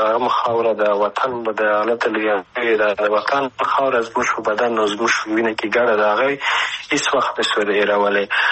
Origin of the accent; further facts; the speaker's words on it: Afghanistan; لکه زه افغان یم د افغانستان سره که مینه ونه لرم، که زه د خپل هویت سره مینه ونه لرم